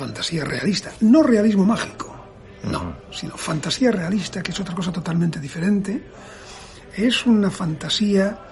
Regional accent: Cantabria, Spain; born there

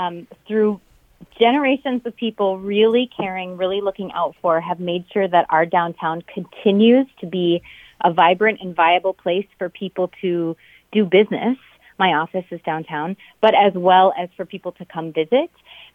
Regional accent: Rochester, Minnesota, United States; now in Northfield, United States; I currently live in Northfield, Minnesota. I grew up in Rochester and went to college in Northfield

